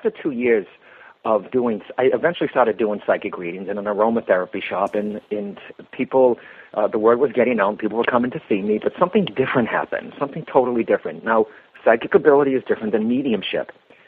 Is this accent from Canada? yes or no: no; Boston, Massachusetts, United States; I was raised in Boston, Mass, and Irish-Italian Catholic, and I was one of five children.